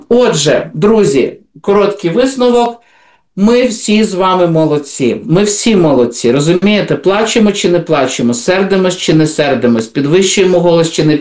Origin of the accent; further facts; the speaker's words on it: Kyiv, Ukraine; Окей, я з Києва, у мене все добре.